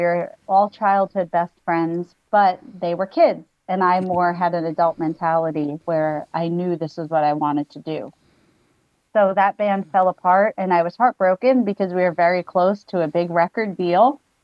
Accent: New York, United States; all other things that I loved growing up as a New Yorker and in a household where there were many different styles of music always present.

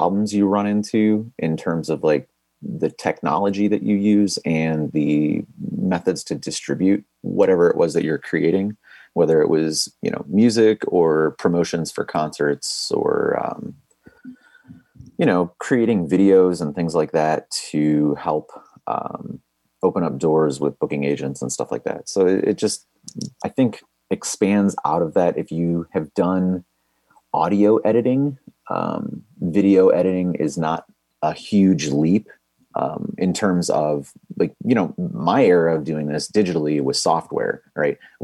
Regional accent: Chicago, Illinois, United States; So, you know, I grew up around the Chicagoland, you know, have family in other places like Pittsburgh and out on the East Coast.

